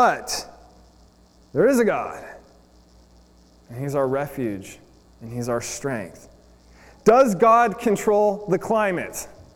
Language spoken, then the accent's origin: English; Arizona, United States; At least I grew up in Arizona, so these kind of things have been like super noticeable, right?